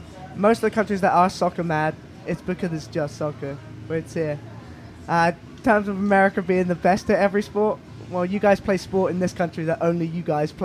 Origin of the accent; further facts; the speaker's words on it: London, United Kingdom; I'm from Great Britain. I'm from London, England.